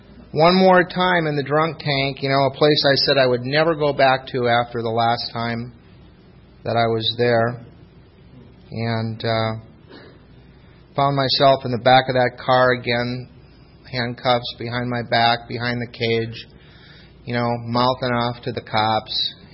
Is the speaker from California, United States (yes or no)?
no; Minneapolis, Minnesota, United States; I'm from Minneapolis. Good place to grow up. Better place to leave. I like Minnesota.